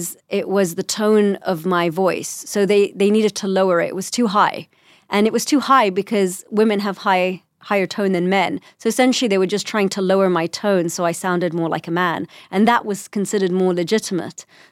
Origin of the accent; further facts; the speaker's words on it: London, United Kingdom; born there; first language English; I was born in London. English is my first language.